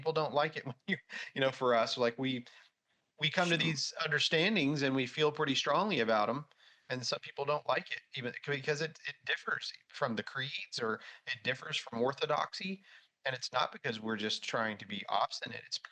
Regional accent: United States; So it's hard as an American to do it.

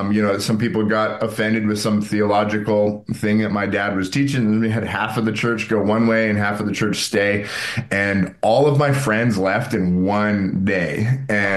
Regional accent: Alberta, Canada; I grew up in Alberta. My parents live in a small town called, well, outside of the town called Warburg. It's in the bush. It's about an hour outside of Edmonton. And so that's my stomping grounds, around Edmonton, outside, in the country.

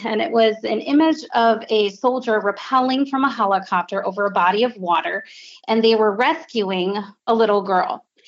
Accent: Wisconsin, United States; So I'm from Wisconsin initially.

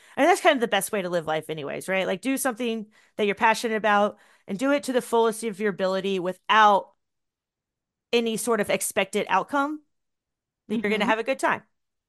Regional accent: Virginia, United States; now in Charlotte, United States; So growing up in Virginia, where you have to have a distributor, it really creates a distributor and brewery relationship that is not like that here in Charlotte

